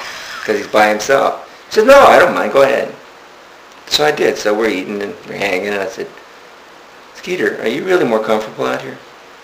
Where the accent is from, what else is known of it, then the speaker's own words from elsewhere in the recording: Tampa, Florida, United States; Well, I grew up in Tampa. Mm-hmm. Was born in the early 50s.